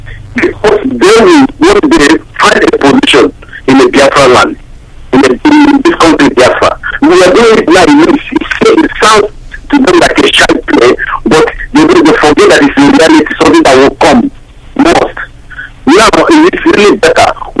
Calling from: Germany; I'm calling from Germany.

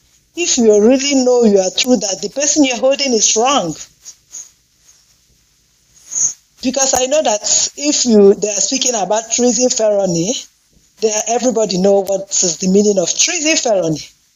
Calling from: Timișoara, Timiș County, Romania; I am calling from Timișoara, Romania.

